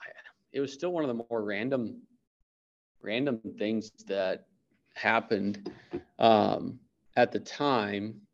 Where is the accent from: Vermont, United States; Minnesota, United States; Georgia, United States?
Minnesota, United States; Coon Rapids; But I grew up in Coon Rapids, Minnesota. So just on the north side